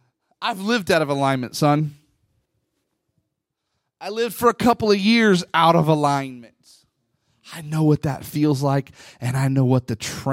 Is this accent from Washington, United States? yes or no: yes; Washington, United States; I got to see Bill Clinton in person in my hometown as a kid, and I'll never forget the amount of respect that I felt in that moment.